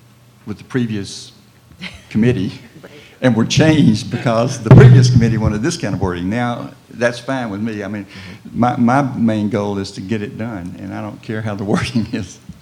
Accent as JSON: {"language": "English", "region": "Texas", "country": "United States", "said": "Now, I'm from Texas, and I worked long and hard to get this put on the Texas birth certificate years ago."}